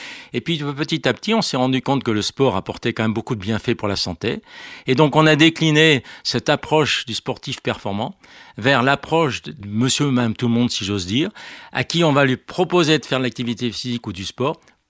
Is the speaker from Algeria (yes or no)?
no; France